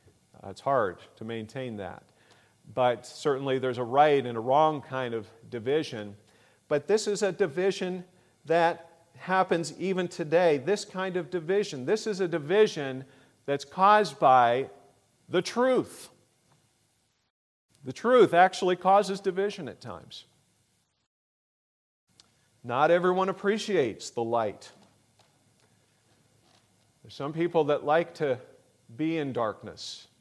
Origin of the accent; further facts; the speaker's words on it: Painesville, Ohio, United States; also born or lived in British Columbia; I'm from Ohio. I lived mostly, grew up mostly up in Cleveland, in Painesville, Ohio. But really, I wasn't born there. I was born in British Columbia. I wasn't actually born in this country even. But I am an American citizen anyway.